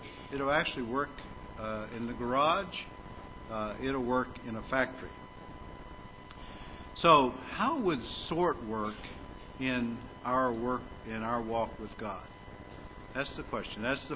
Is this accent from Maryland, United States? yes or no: no; Pittsburgh, Pennsylvania, United States; And one time, I grew up in Pittsburgh.